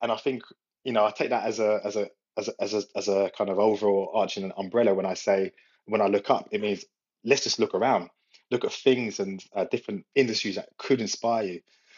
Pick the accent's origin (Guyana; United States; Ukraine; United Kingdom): United Kingdom; Brentford, London; born and bred in Brentford, London.